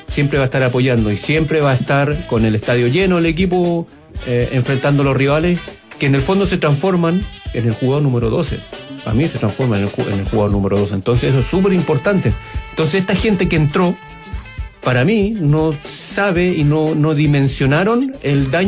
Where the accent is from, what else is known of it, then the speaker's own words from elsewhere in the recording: Lo Prado, Santiago Metropolitan, Chile; Como le dije al principio, para mí mi mundo era Lo Prado.